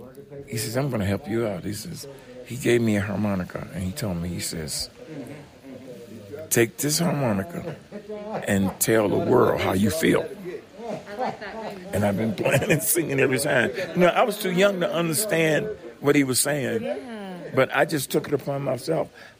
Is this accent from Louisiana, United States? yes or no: no; Florida, United States; now in Birmingham, United States; I'm actually from Florida.